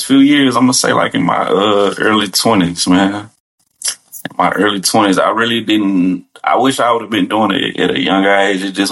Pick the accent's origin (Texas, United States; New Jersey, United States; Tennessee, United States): Texas, United States; Missouri City; Man, I grew up in Houston, Texas. Well, outside, it's a little outskirt called Missouri City, formerly known as Mo City.